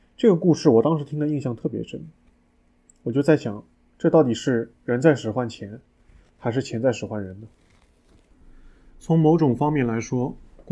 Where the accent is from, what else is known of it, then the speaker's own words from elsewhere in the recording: China; 我一个中国人